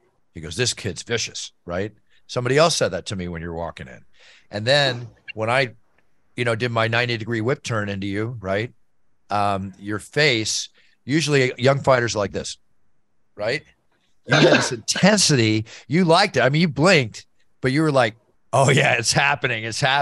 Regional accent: Texas, United States; also born or lived in Oklahoma; I know, I'm a Southern boy, too. You got to remember, I was born in Oklahoma, raised partially in Texas, and I'm the same way.

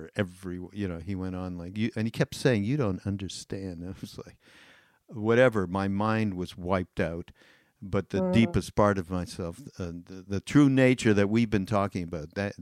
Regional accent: Montreal, Quebec, Canada; I grew up as Jewish in Montreal, in Canada.

